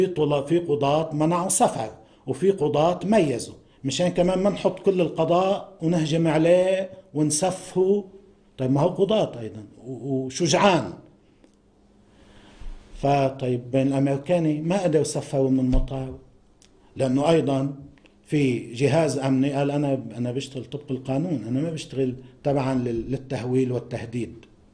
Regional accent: Lebanon; بعض الناس عندنا بلبنان بيعملوا هيك.

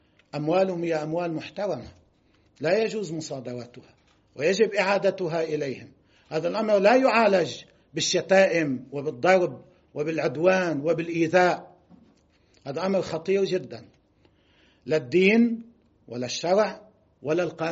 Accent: Lebanon; نحن لدينا قانون في لبنان يمكن العمل طبقا للقانون، ولدينا جميعا كلبنانيين أخلاق وأعراف وتقاليد ودين،

